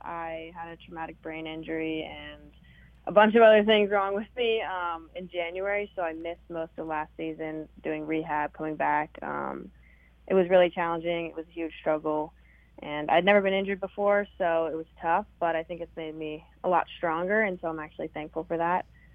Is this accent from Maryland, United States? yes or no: no; Strawberry, California, United States; also born or lived in Sonora, United States; So I grew up in Strawberry. I'm born in Sonora, and I started skiing at Dodge Ridge.